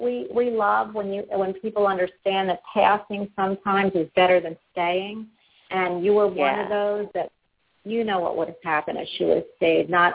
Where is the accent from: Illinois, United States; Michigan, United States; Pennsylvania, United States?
Pennsylvania, United States; Philadelphia; I love Italian food. It's my favorite, and I grew up in Little Italy in Philadelphia.